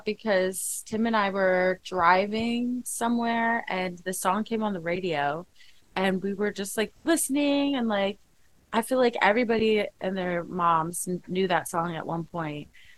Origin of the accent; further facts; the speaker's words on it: Florida, United States; I am originally from Florida, which there's a big Hispanic community there